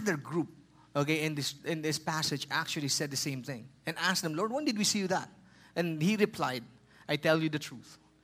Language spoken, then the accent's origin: English; Philippines; English is a second language; I said, "Hi … I'm from the Philippines."